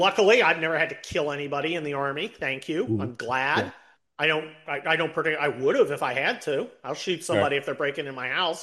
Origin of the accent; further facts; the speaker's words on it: San Mateo, California, United States; Yes, I grew up in San Mateo.